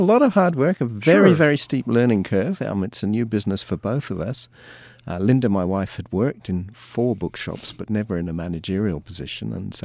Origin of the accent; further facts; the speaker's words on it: Australia; now in United States; I'm from Australia. So we were living in North Carolina.